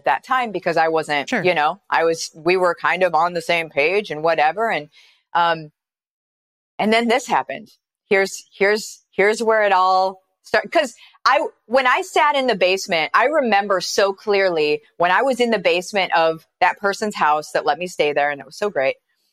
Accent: Illinois, United States; But what happened was at that point, we lived in Iowa. And I am from Central Illinois, okay?

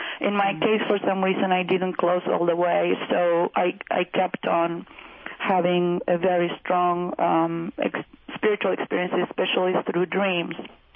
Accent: Argentina; moved away as an adult; now in United States; I was born in Argentina, and I actually lived there until 1996 when I moved with my husband, who happens to be American, and my two little children. I was raised Catholic

